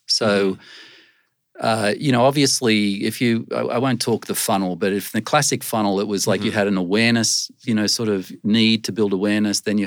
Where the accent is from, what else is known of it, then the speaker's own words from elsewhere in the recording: Sydney, New South Wales, Australia; moved away as an adult; now in New York, United States; Originally from Sydney, Australia, but came to New York relatively early in my career.